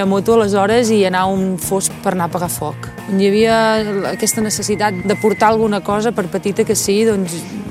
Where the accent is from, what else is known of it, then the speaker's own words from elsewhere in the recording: Catalonia, Spain; Jo sóc del Bages i malauradament tenim bastantes males experiències amb els focs.